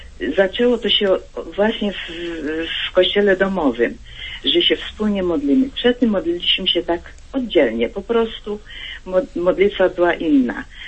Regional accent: Silesian Voivodeship, Poland; my na Śląsku byliśmy w szczęśliw

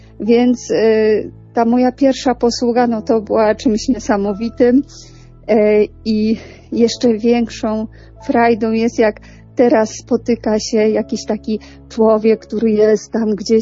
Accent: Tarnobrzeg, Subcarpathian Voivodeship, Poland; bo ja pochodzę z Tarnobrzega, więc to jest bardzo niedaleko.

